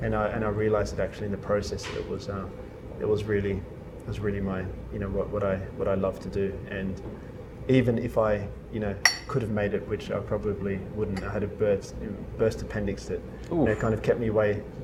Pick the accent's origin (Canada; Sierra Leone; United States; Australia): Australia; growing up in Australia, you just drive a lot. You know, you're in a car, it's a big country.